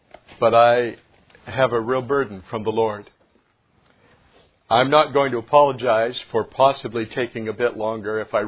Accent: United States; I will also tell you that I'm not ever going to apologize for being an American.

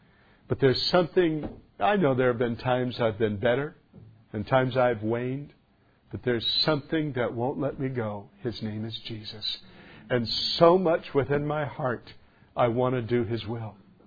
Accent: United States; Somebody say it with me. I am an American.

